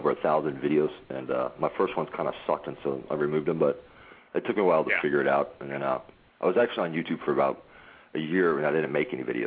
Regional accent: Phoenix, Arizona, United States; now in Sacramento, United States; Yeah, I'm actually from Phoenix, but I moved up here about 4 months ago.

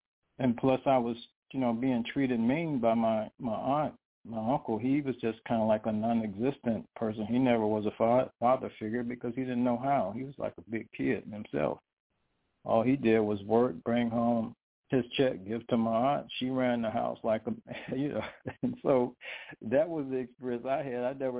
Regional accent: Brooklyn, New York, United States; born there; also born or lived in Bronx; I was in New York, and when I was with my second mother, we lived in the Bronx. I was born in Brooklyn

